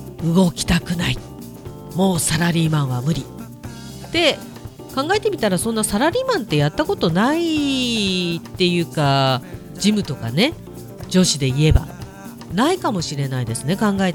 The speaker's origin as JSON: {"language": "Japanese", "region": "Hokkaido", "country": "Japan", "tie": "born or raised there", "said": "北海道をね離れたいとは思わないんですよね、自分のふるさとだし。"}